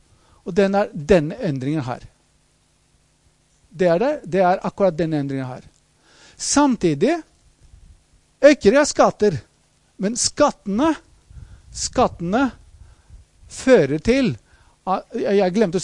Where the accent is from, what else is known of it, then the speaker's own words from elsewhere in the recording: Greece; Norwegian is a second language; now in Norway; tro meg, jeg kommer fra Hellas, og hvis dere har hørt om en ting fra Hellas, det er statsgjeld.